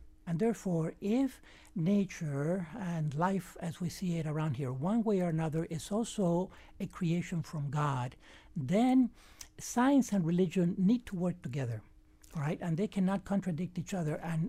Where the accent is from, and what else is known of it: Havana, Cuba; born or raised there